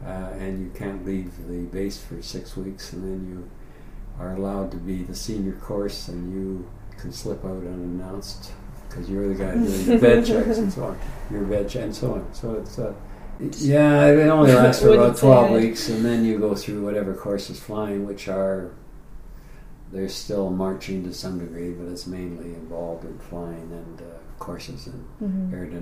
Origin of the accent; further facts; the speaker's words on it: Vancouver, British Columbia, Canada; as I said, I was from Vancouver.